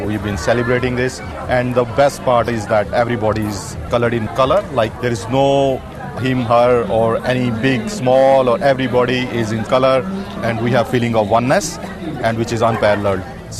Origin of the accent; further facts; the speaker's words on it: India; when we come from India, we got different parameters, you know, and so it takes a little bit time to find a true one.